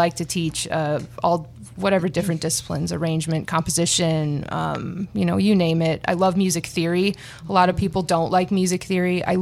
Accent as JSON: {"language": "English", "town": "Highland", "region": "Indiana", "country": "United States", "tie": "born or raised there", "said": "I grew up in Highland, Indiana. I went to Highland High School"}